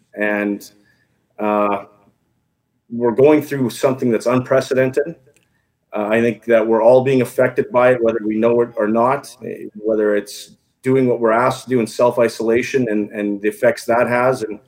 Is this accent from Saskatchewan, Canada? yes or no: yes; Saskatchewan, Canada; I mean, I grew up in Saskatchewan, small town Saskatchewan.